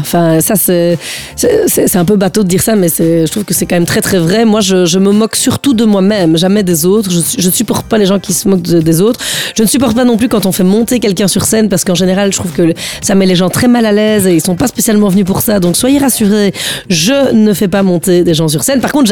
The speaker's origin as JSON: {"language": "French", "town": "Flémalle", "region": "Wallonia", "country": "Belgium", "said": "Et donc, oui, je suis liégeoise, très fière de l'être, et c'est vrai que je le dis tout le temps."}